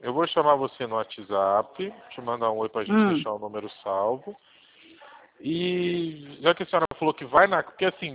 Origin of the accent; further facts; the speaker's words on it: Itu, São Paulo, Brazil; Eu sou aqui de Itu, São Paulo